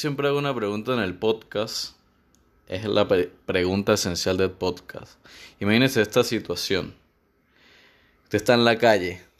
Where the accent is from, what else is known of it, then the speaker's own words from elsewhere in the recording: La Ceiba, Venezuela; Es que yo ni siquiera soy de San Cristóbal, yo soy de La Ceiba. Entonces yo salto de La Ceiba para San Cristóbal.